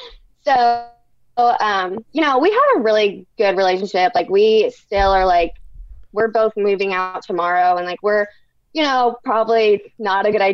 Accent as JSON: {"language": "English", "region": "Indiana", "country": "United States", "said": "I'm 25 and I'm from Indiana."}